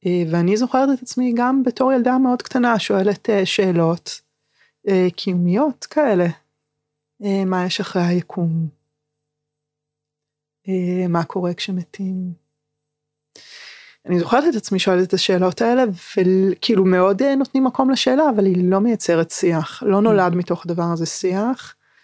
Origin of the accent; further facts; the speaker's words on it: Tel Aviv, Tel Aviv District, Israel; אני גדלתי ברמת אביב, כל החיים אני גרה שם, באותו קילומטר רבוע. בתוך משפחה של אבא, אמא וארבעה ילדים